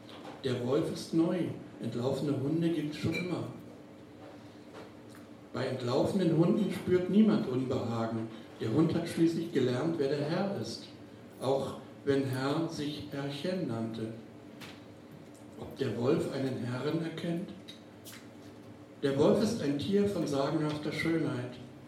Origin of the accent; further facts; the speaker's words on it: Saxony, Germany; zwei oder drei liefen durch die Neiße in meine Heimat, die Oberlausitz.